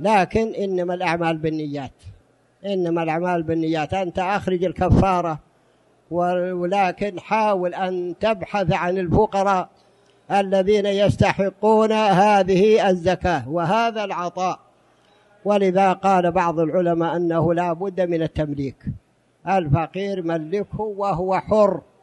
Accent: Saudi Arabia; موجود عندنا في السعودية حتى الآن

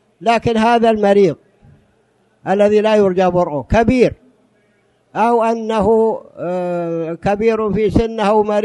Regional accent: Saudi Arabia; موجود عندنا في السعودية حتى الآن

